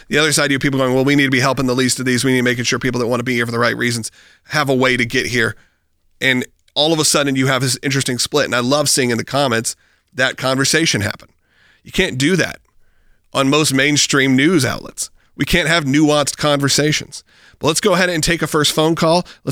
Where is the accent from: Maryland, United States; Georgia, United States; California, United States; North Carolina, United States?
Georgia, United States; My home state of Georgia.